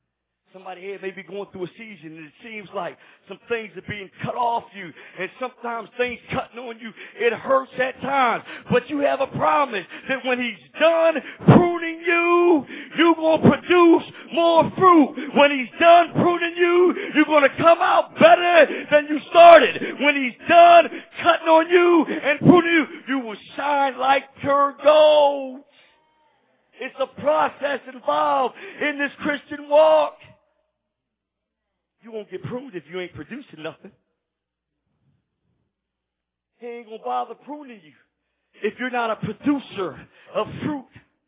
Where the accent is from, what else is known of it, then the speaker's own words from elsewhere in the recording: Philadelphia, Pennsylvania, United States; And I'm a dude from North Philly.